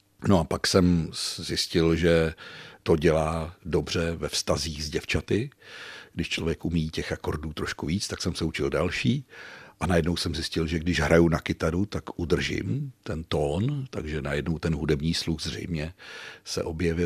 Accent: České Budějovice, South Bohemian Region, Czechia; Ano, narodil jsem se tady v Budějovicích a vlastně takové první moje bydliště jako mimina bylo ve Skuherského ulici s rodiči a s babičkou a s dědečkem. Později v Rožnově až asi do 5. třídy. No a pak ve 4 dvorech Oskara Nedbala

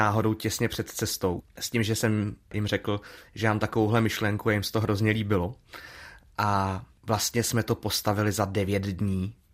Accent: Ostrava, Moravian-Silesian Region, Czechia; also born or lived in Tábor; Já jsem se tam ale pouze narodil. Rovnou po porodu jsem odjel, nebo byl jsem odvezen do Ostravy, kde jsem vyrostl. Ale na střední už jsem chodil do Prahy a na vysokou do Budějovic.

